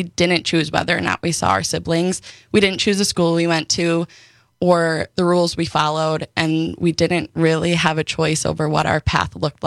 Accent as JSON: {"language": "English", "town": "Milwaukee", "region": "Wisconsin", "country": "United States", "tie": "born there", "also_born_or_lived": "Hurley"}